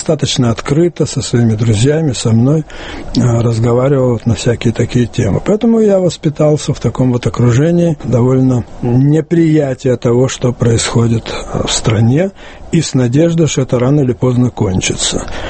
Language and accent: Russian; Ashgabat, Turkmenistan; И мы перебрались в Ашхабад, это был 1934 год. Поэтому дальнейшее мое детство проходило в Ашхабаде.